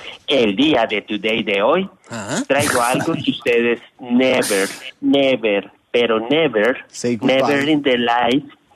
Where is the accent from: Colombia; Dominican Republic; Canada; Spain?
Colombia; Santa Rosa de Cabal, Risaralda; born there; Siempre quise ser gringo, pero nací en Holy Flower, Female Colombian Politician. Holy Flower of Female Colombian Politician, es decir, Santa Rosa de Cabal.